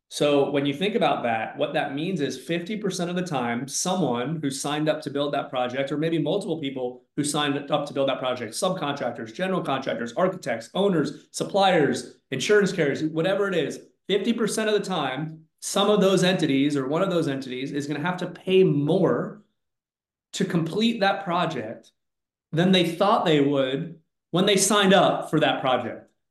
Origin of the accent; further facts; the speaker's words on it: Miami, Florida, United States; I worked for a really large the preeminent construction law firm in the US in my hometown of Miami.